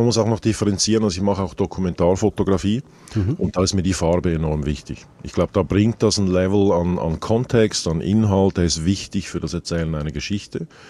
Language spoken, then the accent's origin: German; Zurich, Switzerland; Ich komme aus Zürich. Robert Frank ist in Zürich geboren, nicht weit davon weg, wo ich damals in die Schule ging.